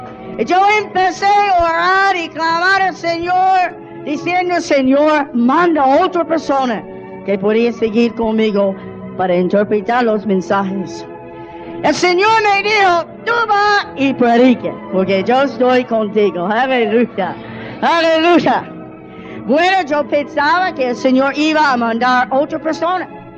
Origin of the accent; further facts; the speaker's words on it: United States; Spanish is a second language; Como ustedes saben, yo soy americana. Yo no sé cómo ustedes saben eso